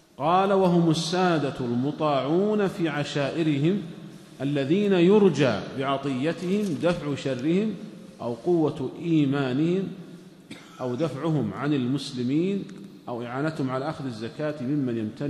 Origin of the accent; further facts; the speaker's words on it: Saudi Arabia; وهذا الأمر عندنا في المملكة العربية السعودية ولله الحمد مطبق،